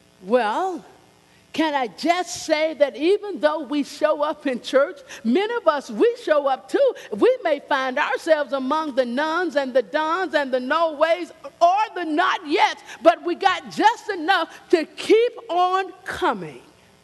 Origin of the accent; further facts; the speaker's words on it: United States; Well, Steve and I, we said we come from Kentucky and Arkansas.